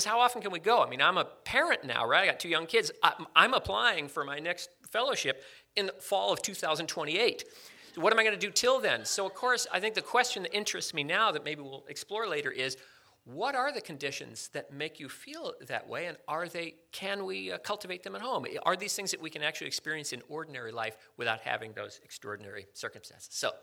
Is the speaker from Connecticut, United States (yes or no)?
yes; Connecticut, United States; I'm from Connecticut, so this was familiar.